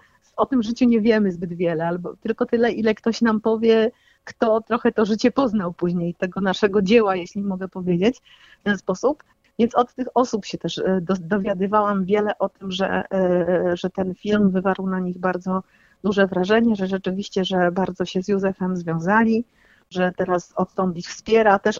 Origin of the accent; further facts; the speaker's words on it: Konin, Greater Poland Voivodeship, Poland; bo ja nie jestem z Kalisza, jestem z Konina